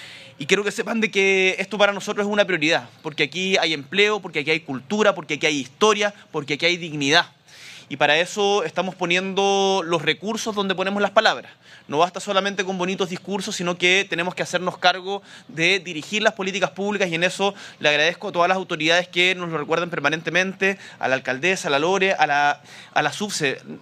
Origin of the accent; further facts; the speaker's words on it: Punta Arenas, Magallanes, Chile; Yo soy de Punta Arenas, ustedes saben que soy del sur de Chile